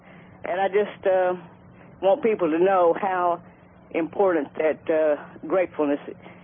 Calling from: Texas, United States; I'm calling in from Texas

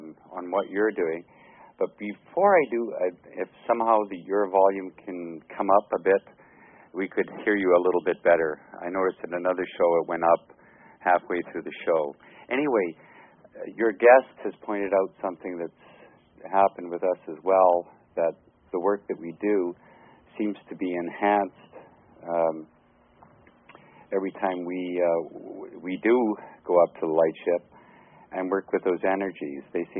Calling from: Toronto, Ontario, Canada; I'm calling from Toronto.

